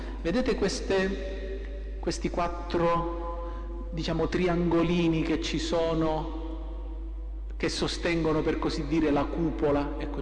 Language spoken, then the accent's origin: Italian; Acireale, Sicily, Italy; Io sono di Acireale, lo sapete.